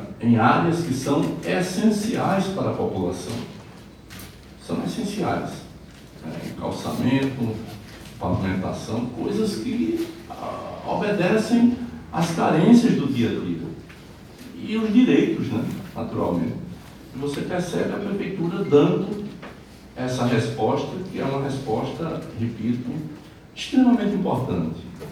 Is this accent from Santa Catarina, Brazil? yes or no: no; Paraíba, Brazil; Eu fico muito feliz como paraibano